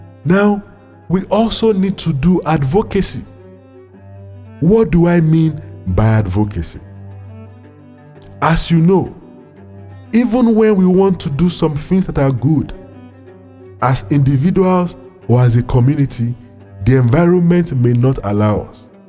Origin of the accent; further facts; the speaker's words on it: Nigeria; We can, as parents, as Nigerian citizens, when we organize ourselves, influence the local government, the state government, and federal government